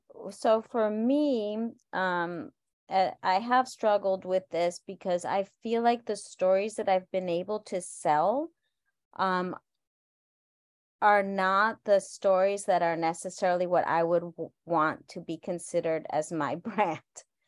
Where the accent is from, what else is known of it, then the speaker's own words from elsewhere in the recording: Argentina; And I am from Argentina, so I am Latin American.